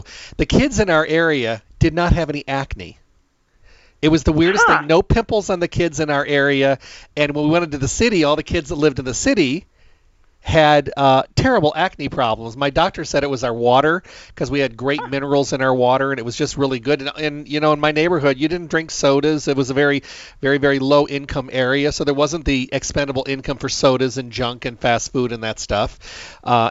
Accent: Midwest, United States; You know, I was raised in the Midwest and out in the country, and we all had wells, and our water was amazing.

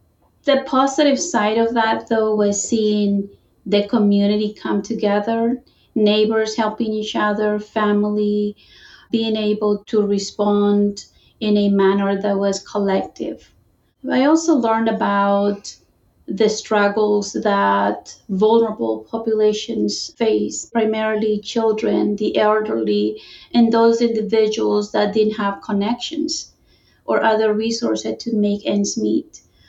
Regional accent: Nicaragua; now in United States; I was born and raised in Nicaragua during the war, 1980s.

